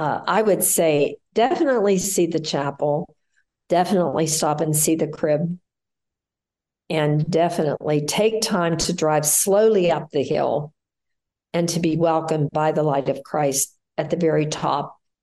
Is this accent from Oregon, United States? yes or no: no; Pittsburgh, Pennsylvania, United States; I grew up in Pittsburgh, on the east side of the city, in a little place that has become quite popular in Lawrenceville.